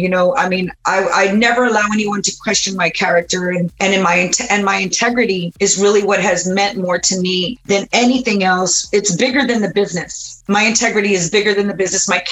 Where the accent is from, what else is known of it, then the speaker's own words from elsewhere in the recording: San Antonio, Texas, United States; And it was kind of opposite because I'm from San Antonio and they embraced her more than me.